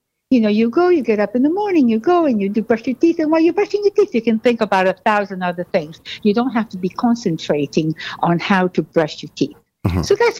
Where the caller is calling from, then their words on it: New York, United States; Actually, it's New York, if that's what you...